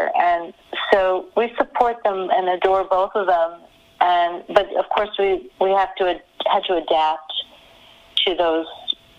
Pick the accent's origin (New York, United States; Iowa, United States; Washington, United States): New York, United States; I'm from New York originally